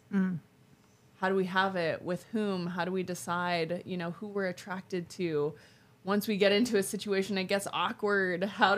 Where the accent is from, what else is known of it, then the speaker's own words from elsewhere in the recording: Hawaii, United States; my growing up in Hawaii, some of my earliest memories are just playing at the beach